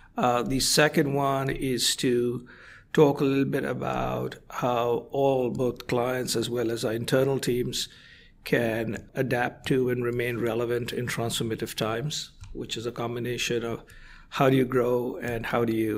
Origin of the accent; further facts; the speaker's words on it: India; moved away as an adult; So I grew up in India. My undergraduate degree is in advanced mathematics.